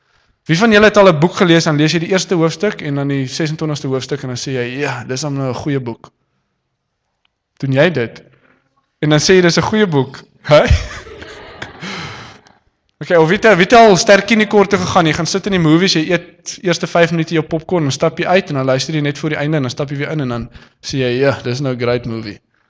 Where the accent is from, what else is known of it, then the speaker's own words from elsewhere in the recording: Kroonstad, Free State, South Africa; born there; Daar waar jy gebore word, ek is in Kroonstad gebore van ander plekke.